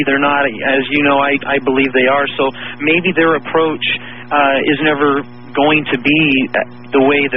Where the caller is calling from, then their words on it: Hawaii, United States; I am phoning from Hawaii.